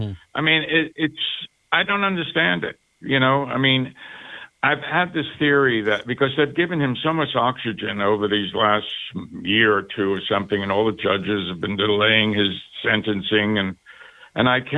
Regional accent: New York, United States; I'm a New Yorker. He's a New Yorker. I spent many, many years hearing about him and seeing him in New York

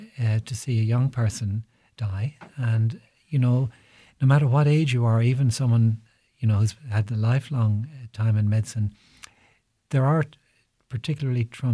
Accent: Galway, Connacht, Ireland; also born or lived in Tipperary / Carlow; And most of my life was in Galway. So I really consider myself a Galwegian growing up in Salt Hill.

